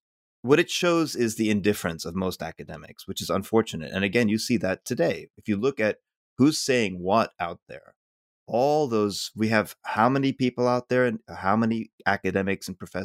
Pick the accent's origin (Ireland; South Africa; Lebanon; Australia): Lebanon; Beirut, Beirut Governorate; also born or lived in United States; I mean, I grew up in Beirut too, don't forget, but but yeah, I mean